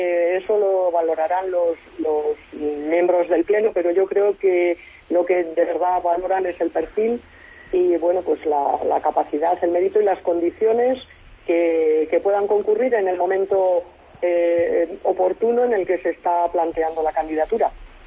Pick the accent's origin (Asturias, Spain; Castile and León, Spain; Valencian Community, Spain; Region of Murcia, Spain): Castile and León, Spain; con la esperanza de poder trabajar por un modelo de justicia para mi tierra, Castilla y León